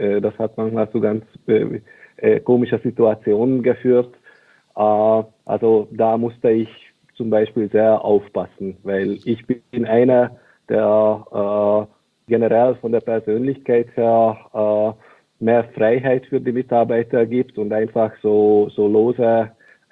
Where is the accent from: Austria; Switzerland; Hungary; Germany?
Hungary; Ich bin eigentlich aus Ungarn, aber beruflich sehr deutsch geprägt und mit Strukturen und klaren Regeln.